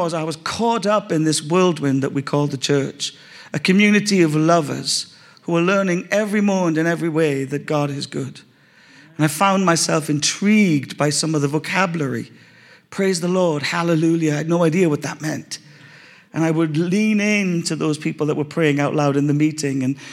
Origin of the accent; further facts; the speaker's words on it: Ireland; born there; I did it for the winning side, Ireland. I was born in Ireland.